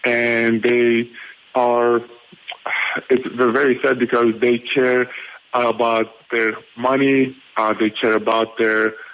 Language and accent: English; Turkey; all the injustices and human rights violations are happening in my home country, Turkey.